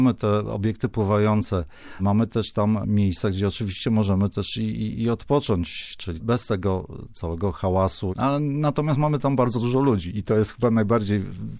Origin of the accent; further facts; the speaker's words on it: Warsaw, Masovian Voivodeship, Poland; born there; urodziłem się w Warszawie i tą Warszawę pamiętam, urodziłem na Muranowie, tak?